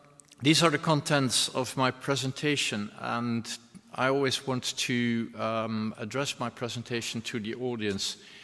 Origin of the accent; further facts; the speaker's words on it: Amsterdam, North Holland, Netherlands; I'm from Amsterdam, and actually I was in Amsterdam until less than half a year ago.